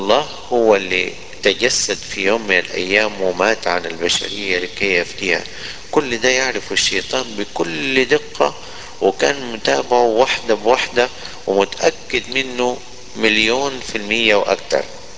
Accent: Sudan; يعني عندنا في السودان، في جنوب السودان

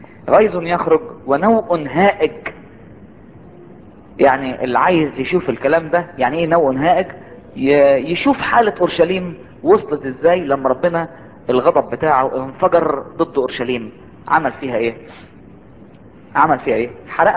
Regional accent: Egypt; دي اللي عندنا في مصر هنا رياح الخمسين دي

